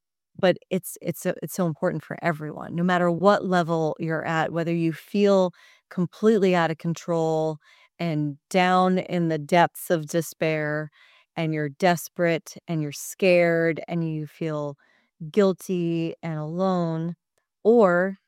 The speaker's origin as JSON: {"language": "English", "region": "New York", "country": "United States", "said": "I'm a New Yorker."}